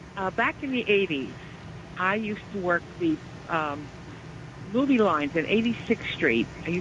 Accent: New Jersey, United States; I live out here in the boondocks, which is where I grew up in Jersey

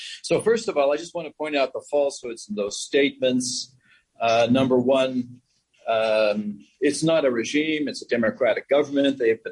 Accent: Halifax, Nova Scotia, Canada; I'm a physician from Halifax, Canada.

